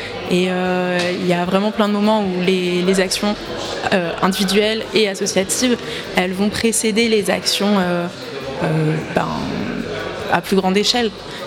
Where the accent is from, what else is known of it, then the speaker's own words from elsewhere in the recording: France; now in Switzerland; Alors moi, je viens de France, donc je ne me rends pas trop compte quelle ampleur ça a pu prendre. Ici en Suisse